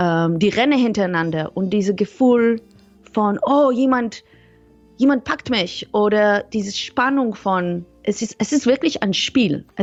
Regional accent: Israel; German is a second language; also born or lived in Netherlands; Ursprünglich komme ich aus Israel, aber ich habe ganz lange in Niederlande gewohnt, ich habe da studiert.

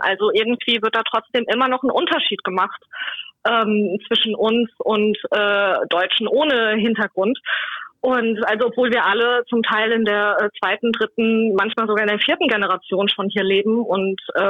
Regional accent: Berlin, Germany; Und wir sind alle aufgewachsen auf dem Kurt-Schumacher-Platz. Wir, unsere älteren Geschwister, also es war ja wirklich jeder, der dort gewohnt hat, wir waren ein großer Freundeskreis.

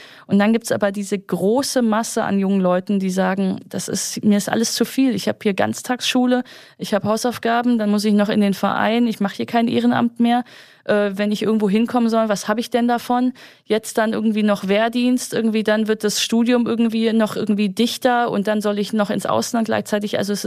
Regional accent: North Rhine-Westphalia, Germany; ich komme aus Nordrhein-Westfalen

